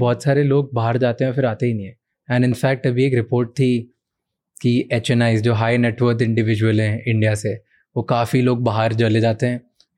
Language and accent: Hindi; Mumbai, Maharashtra, India; मैं बॉम्बे से हूँ, तो बॉम्बे में बहुत गड्ढे हैं